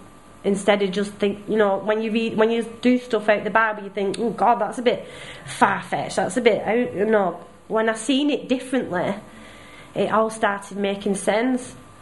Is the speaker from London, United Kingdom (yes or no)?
no; Bolton, North West England, United Kingdom; I'd said, I'm from Bolton, so I said that when I get out, I want to move to Lee.